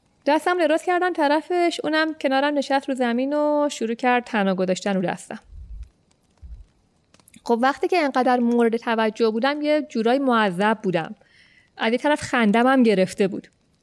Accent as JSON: {"language": "Persian", "country": "Iran", "said": "گفتم من ایرانیم."}